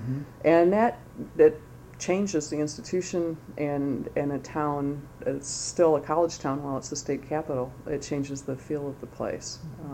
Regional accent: Madison, Wisconsin, United States; especially in a place like Madison with the lakes and the land. You know, this is definitely my hometown. And I did do early schooling here. We lived in various locations on the Near West Side and out in Middleton.

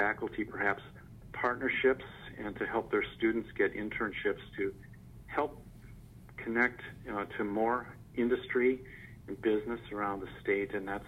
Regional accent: Wisconsin, United States; also born or lived in Washington, United States; Actually, I am in my 8th year at UW System, and it is a job that brought me back to my home state of Wisconsin.

